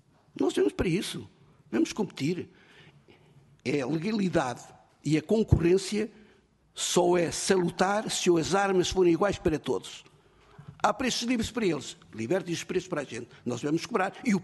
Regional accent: Portugal; Sou português.

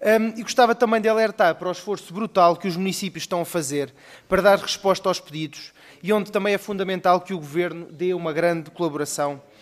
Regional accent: Tomar, Santarém, Portugal; Eu sou de Tomar

